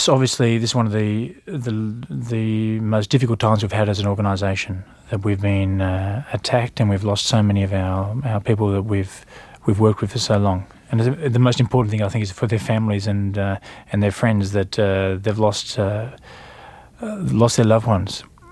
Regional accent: Australia; I think being Australian, I have a cynicism for all political leaders

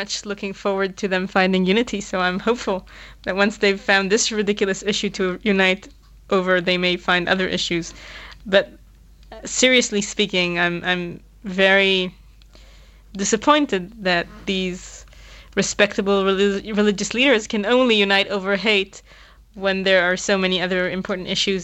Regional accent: Jerusalem, Jerusalem District, Israel; Well, first of all, I'm from Jerusalem. I've been a Jerusalemite all my life, and I struggle for my rights here in my city.

